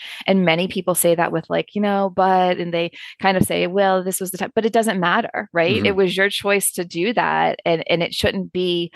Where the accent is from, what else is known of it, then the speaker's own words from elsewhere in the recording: Jupiter, Florida, United States; I'm the Trapper Nelson episode I was listening to because I'm from Jupiter.